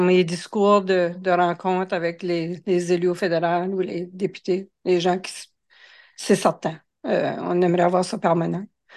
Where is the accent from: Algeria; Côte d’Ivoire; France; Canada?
Canada; Balmoral, New Brunswick; Puis aussi de mon village natal de Balmoral, le Nord.